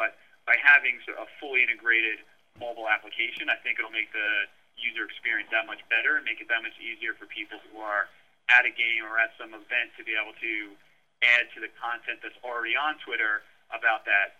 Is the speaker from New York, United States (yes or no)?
yes; New York, United States; So I'm from the New York area, so I'm a New York Jets fan